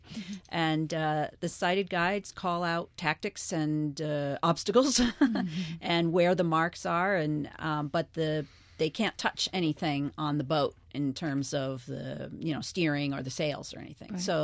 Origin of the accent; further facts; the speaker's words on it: Rockport, Massachusetts, United States; I grew up in Rockport, Massachusetts.